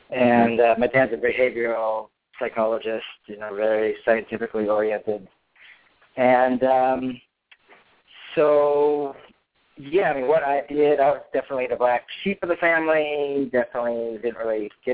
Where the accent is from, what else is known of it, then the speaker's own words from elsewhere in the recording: Eugene, Oregon, United States; I grew up in Eugene, Oregon, where we had a coast house where I actually used to go to a Taoist church.